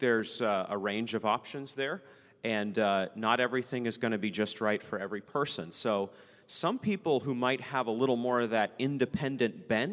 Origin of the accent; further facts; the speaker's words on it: Maine, United States; So, I'm from Maine. I'm from coastal Maine. Grew up in a Christian home, small Baptist church, about 50 people.